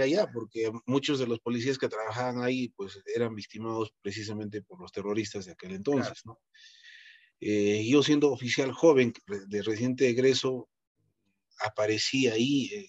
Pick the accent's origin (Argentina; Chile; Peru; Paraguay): Peru; Cusco; por el lugar donde nací, por mi apariencia física. Pues yo soy de Cusco, dicho sea de paso.